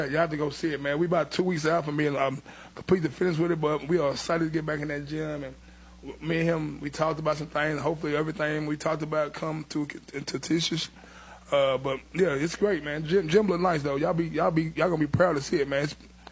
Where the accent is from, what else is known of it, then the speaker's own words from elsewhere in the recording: Portland, Tennessee, United States; also born or lived in Indianapolis; Well, I was born in Indianapolis, but I moved to Portland when I was about 5 years old. I went through all the, you know, Walt Hardison, and I went through Portland High School